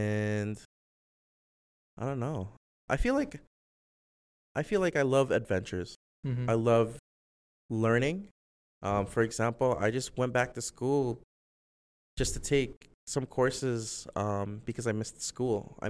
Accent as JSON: {"language": "English", "town": "Calgary", "region": "Alberta", "country": "Canada", "moved": "as an adult", "lives_now": "United States", "said": "So I came to California from Calgary in 2008."}